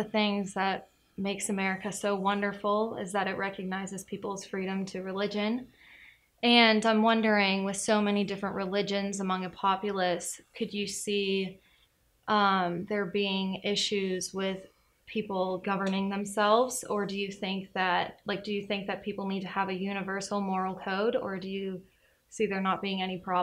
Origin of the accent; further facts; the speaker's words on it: Grove City, Pennsylvania, United States; Grove City, Pennsylvania. Same town.